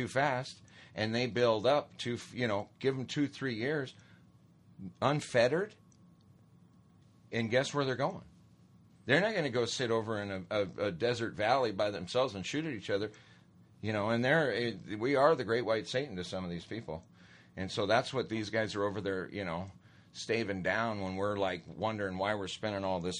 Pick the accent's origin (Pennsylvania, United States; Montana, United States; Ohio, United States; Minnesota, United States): Montana, United States; Great Falls; I grew up in Great Falls, Montana, with Malmstrom Air Force Base.